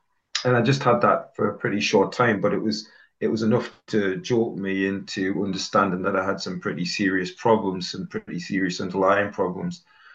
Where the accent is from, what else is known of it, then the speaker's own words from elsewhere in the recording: North East England, United Kingdom; also born or lived in Dubai; amongst, I'd imagine, working class raised men of County Durham.